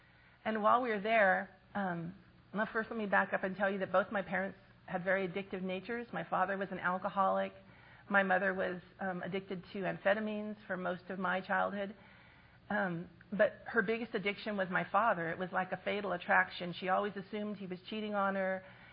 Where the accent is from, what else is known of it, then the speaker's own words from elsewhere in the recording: Ventura, California, United States; born there; I was born in Ventura, California in 1959. I was one of three sisters.